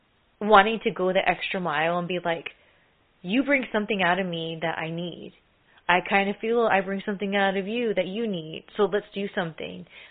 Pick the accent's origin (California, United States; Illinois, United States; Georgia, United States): California, United States; from Cali.